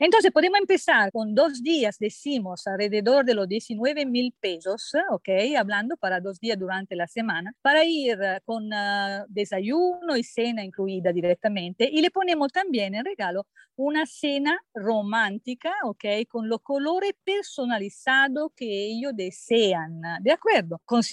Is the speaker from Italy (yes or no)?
yes; Italy; Spanish is a second language; Yo soy italiana y la primera inspiración fue exactamente de eso.